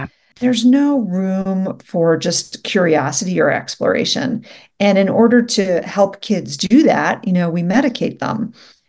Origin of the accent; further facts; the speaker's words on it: New York City, New York, United States; So I grew up in New York City, actually, which is not, you might think, so close to nature.